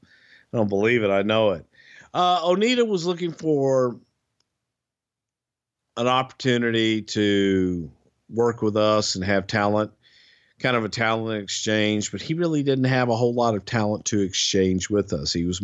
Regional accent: the South, United States; accent: Southern; That's just my Southern accent. Now you're making fun of the way I talk.

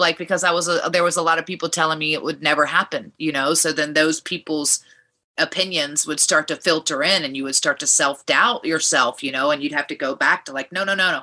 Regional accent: Virginia, United States; Obviously because I grew up in Virginia and it was a lot of like Georgia Championship Wrestling and NWA and that kind of mid-Atlantic area.

